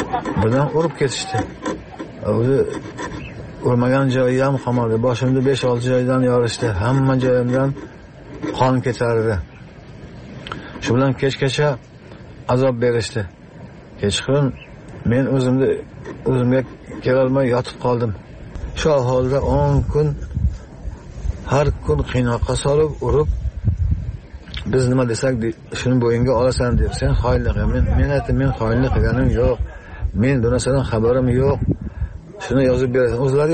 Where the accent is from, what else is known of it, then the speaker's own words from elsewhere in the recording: Tajikistan; now in Uzbekistan; 1997-yil oilaviy biz Xatlon viloyatidan Surxondaryo viloyatining Jahon tumaniga ko'chib keldik.